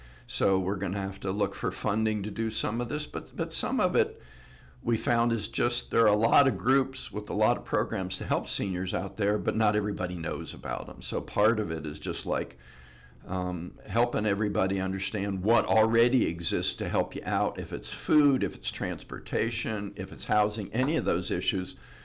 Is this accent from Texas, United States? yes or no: no; Cincinnati, Ohio, United States; now in Athens County, United States; And I left and worked in San Francisco and moved back to Cincinnati, which is my hometown.